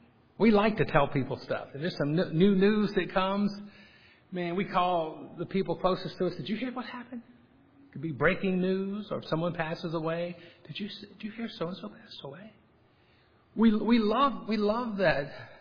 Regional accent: Virginia, United States; I'm from Virginia, and in some of those southern states, they still go back to the graves, and it's a very honorable thing.

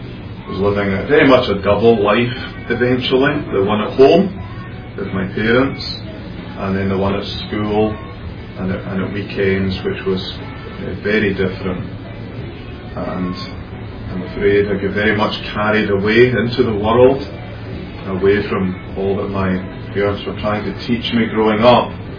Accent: Glasgow, Scotland, United Kingdom; Obviously, I'm from Scotland. I was born and brought up in a large city in Scotland called Glasgow that has a bit of a bad reputation, a bit of a mean city, a lot of gangsters and so on. But I was brought up in one of the nicer parts of it

